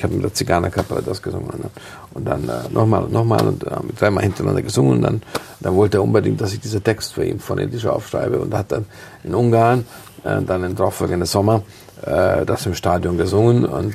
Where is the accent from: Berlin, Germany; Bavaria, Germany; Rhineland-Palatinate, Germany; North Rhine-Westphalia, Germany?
Bavaria, Germany; Munich; born or raised there